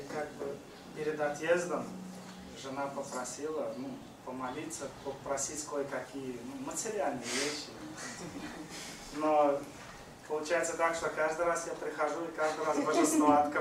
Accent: Ashgabat, Turkmenistan; Я всегда из Ашхабада.

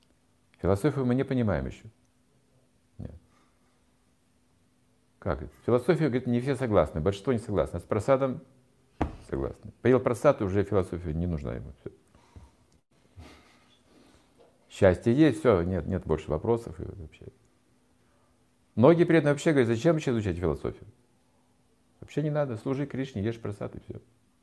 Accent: Russia; И тут мы приехали, коммунисты из России

